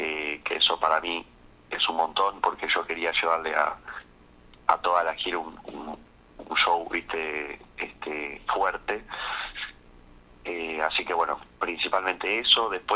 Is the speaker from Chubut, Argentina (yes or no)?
no; Rosario, Santa Fe, Argentina; me crié ahí en Rosario